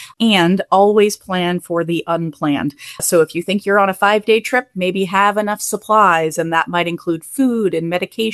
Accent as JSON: {"language": "English", "region": "Kentucky", "country": "United States", "said": "And I know I am from Kentucky. I'm sorry, my fellow Kentuckians."}